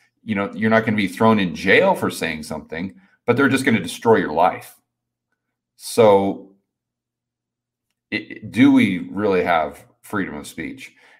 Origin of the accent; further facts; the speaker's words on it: United States; I'm an American, and I think the Constitution is one of the most amazing things